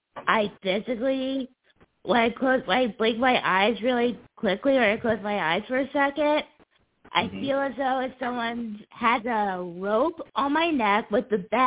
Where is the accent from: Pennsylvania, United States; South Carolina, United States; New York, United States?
New York, United States; And since I'm originally from New York, I've definitely had some hauntings in New York as well.